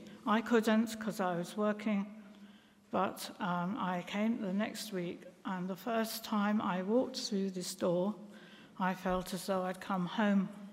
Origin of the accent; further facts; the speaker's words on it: Bedford, East of England, United Kingdom; I was born and brought up in Bedford, which is just 50 miles away from here.